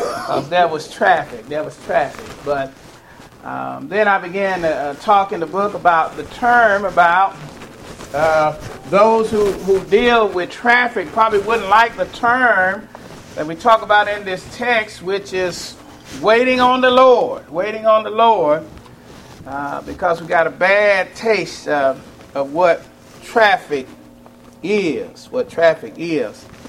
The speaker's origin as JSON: {"language": "English", "town": "Dallas", "region": "Texas", "country": "United States", "said": "as you know, I'm originally from Dallas."}